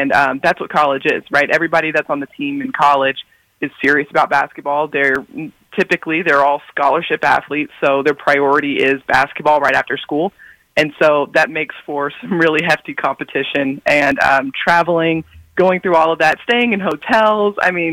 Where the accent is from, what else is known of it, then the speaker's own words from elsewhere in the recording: Tennessee, United States; The support was something that was always there for me just growing up in Middle Tennessee in general. So even in Nashville, definitely in Murfreesboro, I felt the support at every turn.